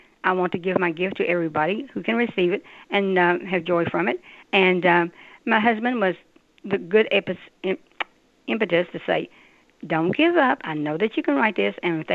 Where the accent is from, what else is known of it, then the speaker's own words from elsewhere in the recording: Danville, Kentucky, United States; moved away; And I am from Kentucky, little tiny town, Danville, Kentucky, 10,000 people when I left it. There are 28,000 there now.